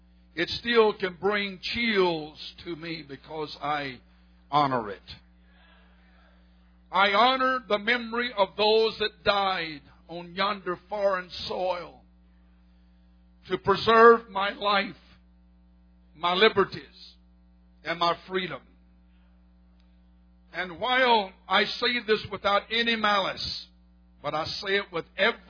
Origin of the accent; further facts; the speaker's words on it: United States; Let me first of all tell you that as an American, I love my country.